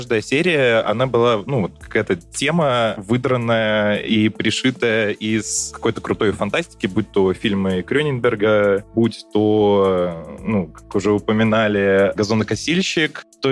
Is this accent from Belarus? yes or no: yes; Minsk, Belarus; я из Минска, и у нас тут проходит Юникон.